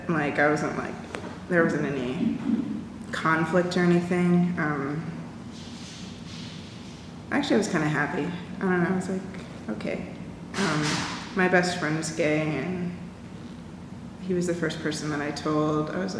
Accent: Indiana, United States; also born or lived in Texas; I grew up in Indiana for the next 8 or so years, which I liked because I was close to my family.

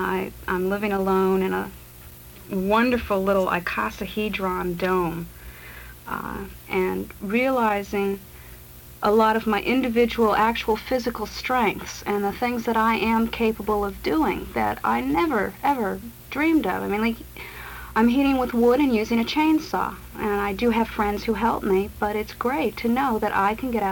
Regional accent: Ohio, United States; also born or lived in Saratoga Springs; now in Vermont, United States; having been in Saratoga Springs for four before that, going to school, and before that, growing up in Ohio

